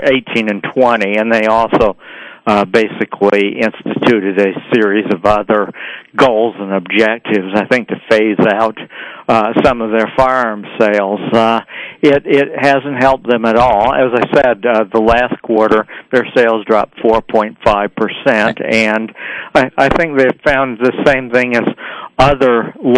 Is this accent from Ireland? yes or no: no; New Hampshire, United States; Parts of the U.S., like my home state of New Hampshire